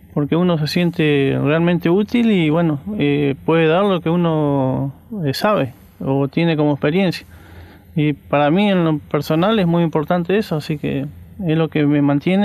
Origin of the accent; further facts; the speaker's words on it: Chajarí, Entre Ríos, Argentina; Bueno, vengo de Entre Ríos, de Chajarí, precisamente, una ciudad.